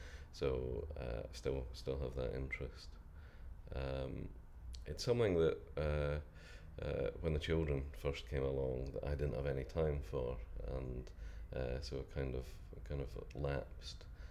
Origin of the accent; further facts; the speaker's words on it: Edinburgh, Scotland, United Kingdom; I'm 51, I'm from Edinburgh, in Scotland.